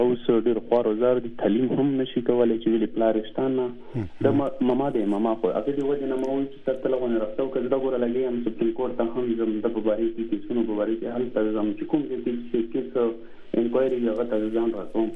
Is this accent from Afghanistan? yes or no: no; Makeen, Khyber Pakhtunkhwa, Pakistan; وزیرستان مکین سره تعلق دی